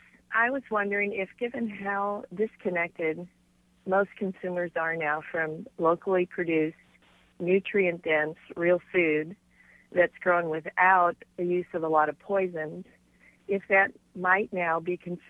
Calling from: Kearney, Nebraska, United States; Well, locally it's pronounced Kearney.

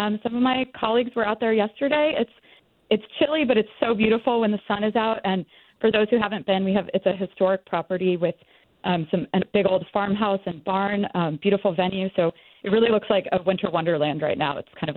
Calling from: Portland, Maine, United States; So I'm calling from the Wells Reserve at Laud Home. I'm based in Portland, but that's in Wells, Maine, just past the Kennebunk border.

